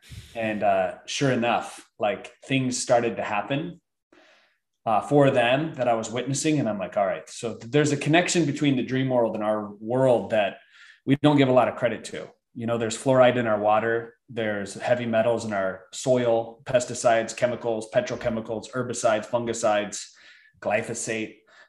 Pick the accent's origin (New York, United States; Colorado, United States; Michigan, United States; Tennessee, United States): Michigan, United States; So I would eat a lot of comfort food growing up in Michigan.